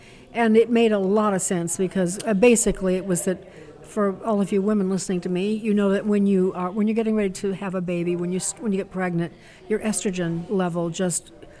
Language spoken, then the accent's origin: English; Chicago, Illinois, United States; Now, he's from my hometown, Chicago